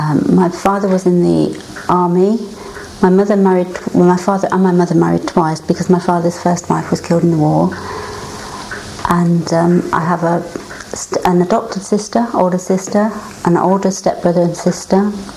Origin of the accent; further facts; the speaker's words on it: Leicester, East Midlands, United Kingdom; born there; I'm 52 years old and I was born here in Leicester in Twycross Street, number 3 Twycross Street, in the Highfields area.